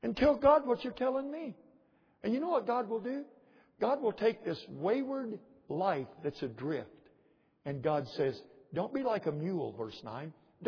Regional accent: California, United States; I'd be glad to have that joy, but I'm not from Oklahoma. I'm from Southern California.

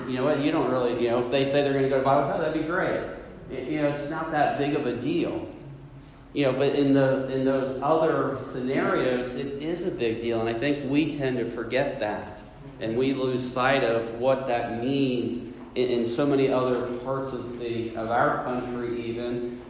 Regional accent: New Jersey, United States; also born or lived in Indiana; let's say I grew up in New Jersey, lived in Indiana during college, and then came here.

